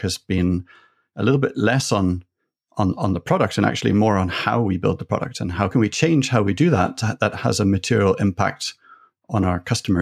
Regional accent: Ireland; now in Paris, France; I'm Irish, actually half Irish, half Finnish. I live in Paris, where I've been here for about 5 years.

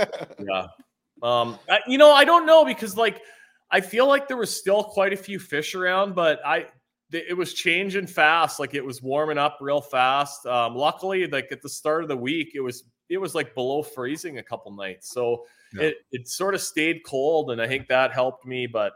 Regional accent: Kenora, Ontario, Canada; in my hometown, this tournament called the Kenora Bass International started in 1988.

